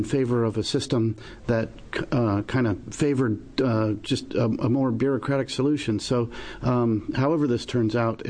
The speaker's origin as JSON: {"language": "English", "town": "Beaverton", "region": "Oregon", "country": "United States", "tie": "born or raised there", "said": "So I'm not really an ag person. I grew up in Beaverton. So but I kind of live in an ag district"}